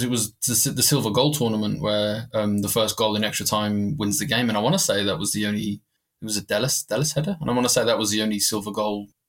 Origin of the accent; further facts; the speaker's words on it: England, United Kingdom; especially as an Englishman